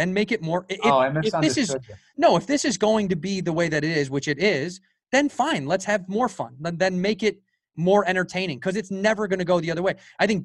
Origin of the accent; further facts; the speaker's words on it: Chicago, Illinois, United States; I grew up in Chicago in that era.